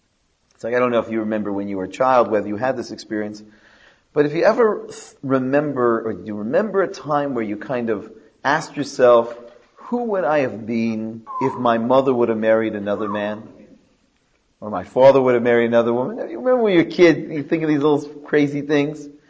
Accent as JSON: {"language": "English", "town": "Toronto", "region": "Ontario", "country": "Canada", "moved": "yes", "lives_now": "Jerusalem, Israel", "said": "I'm from Toronto. I have six children. I live in Jerusalem."}